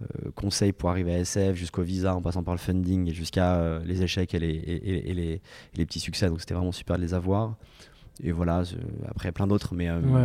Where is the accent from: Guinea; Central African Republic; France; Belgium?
France; also born or lived in San Francisco, United States; leur bureau était près de chez moi à San Francisco et j'étais le seul français de leurs investissements.